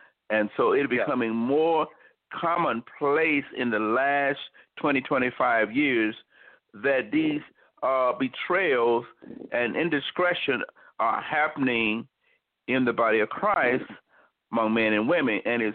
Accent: the South, United States; I was kind of a little shocked there by me growing up in the South

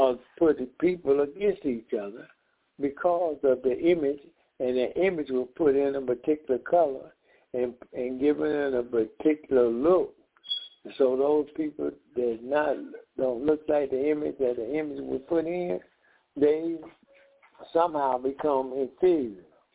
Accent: Decatur, Georgia, United States; We are from Decatur, Georgia.

